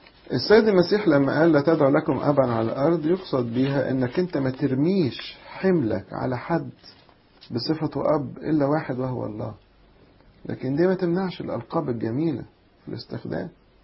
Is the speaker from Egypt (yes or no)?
yes; Upper Egypt, Egypt; احنا عندنا في الصعيد الجد يقول يا سيدي، وتيتا يقول لها ستي